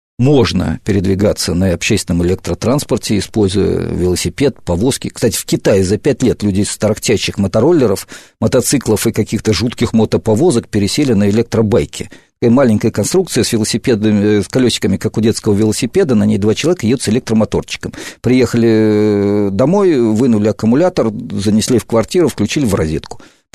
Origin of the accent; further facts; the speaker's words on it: Moscow, Russia; Я вырос на Ленинградском проспекте, когда был совсем маленьким, потом с отцом, военным инженером, объездил пол России, наверное, даже большую часть, и не Россия, а Советского Союза тогда